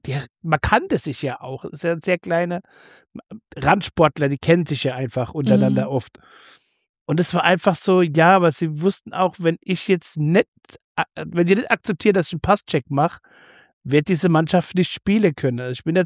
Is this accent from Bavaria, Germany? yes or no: no; Rhineland-Palatinate, Germany; ich bin ja hier in der Pfalz groß geworden.